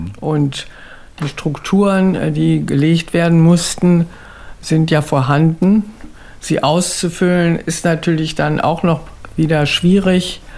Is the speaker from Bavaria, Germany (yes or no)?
no; Berlin, Germany; born there; also born or lived in Brandenburg; und außerdem bin ich ja in Berlin geboren und war als Kind in der Mark Brandenburg, wie das damals hieß, evakuiert.